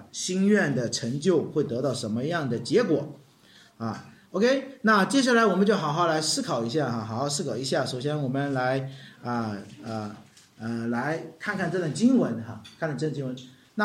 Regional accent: China; 我们中国人也常常有一个梦想，什么梦想？

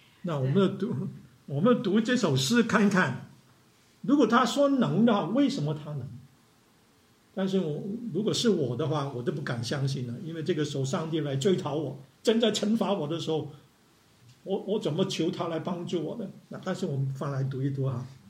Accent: Guangdong, China; Chinese is a second language; 我是广东人嘛，我就讲的讲国语的时候，

